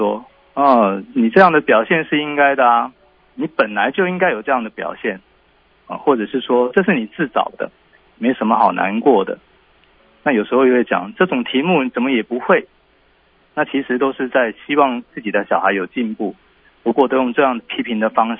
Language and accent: Chinese; China; 我们中国人常说这个吼凶闹亏丢进波